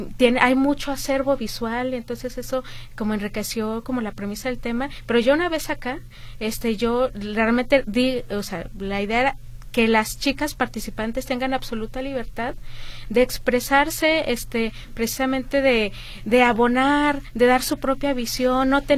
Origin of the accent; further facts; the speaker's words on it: Durango, Mexico; Bueno, es que yo vengo de Durango, y Durango es la tierra del cine